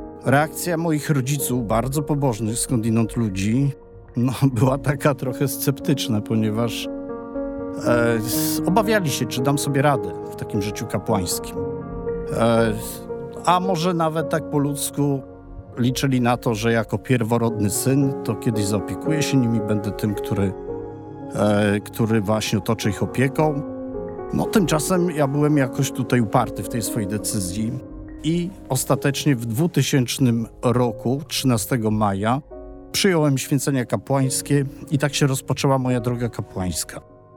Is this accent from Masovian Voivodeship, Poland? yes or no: yes; Mińsk Mazowiecki, Masovian Voivodeship, Poland; Pochodzę z Mińska Mazowieckiego. Tam dorastałem, tam mieszka mój tata, trójka rodzeństwa.